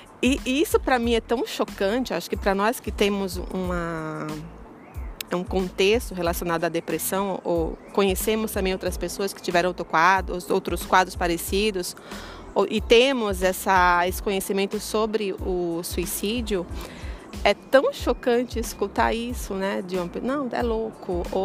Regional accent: Northeast Region, Brazil; Eu sou nordestina, então eu posso falar.

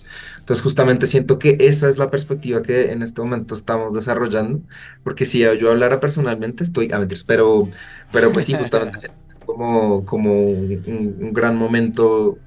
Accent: Colombia; a veces como colombianos interpretamos, que nosotros sí venimos de una cultura muy bailadora

